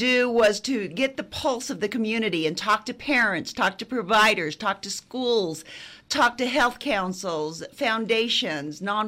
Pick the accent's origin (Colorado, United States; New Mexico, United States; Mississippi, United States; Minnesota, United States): New Mexico, United States; In New Mexico, and I grew up in New Mexico, so I know it well